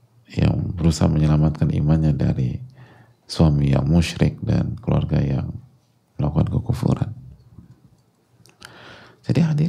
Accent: Indonesia; born there; beriman kepada Allah, muslim. Dan kita juga bersyukur kepada Allah, kita dilahirkan di sini, di Indonesia.

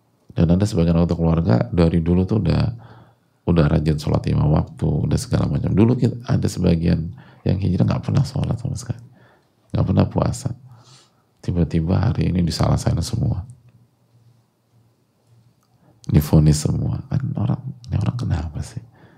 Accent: Indonesia; born there; beriman kepada Allah, muslim. Dan kita juga bersyukur kepada Allah, kita dilahirkan di sini, di Indonesia.

